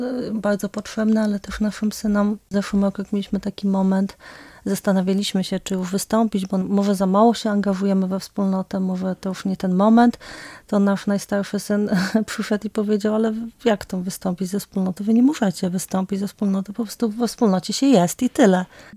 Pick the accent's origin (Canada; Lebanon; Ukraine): Lebanon; also born or lived in Poland; Nie, ja się urodziłam w Polsce. Jak miałam 7 miesięcy, rodzice tam wyjechali i tam mieszkaliśmy długi czas, do czasów wojny, kiedy już rzeczywiście trzeba było uciekać.